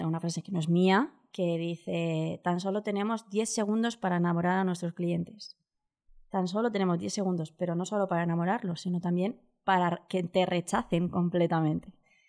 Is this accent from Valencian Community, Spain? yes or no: yes; Alicante, Valencian Community, Spain; Soy de Alicante, mi familia toda es de Murcia, soy la única alicantina borrachifina, como dicen aquí en Alicante.